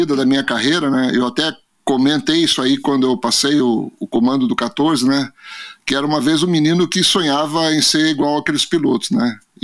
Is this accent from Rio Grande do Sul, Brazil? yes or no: yes; Canoas, Rio Grande do Sul, Brazil; born there; Eu realmente nasci em Canoas, né?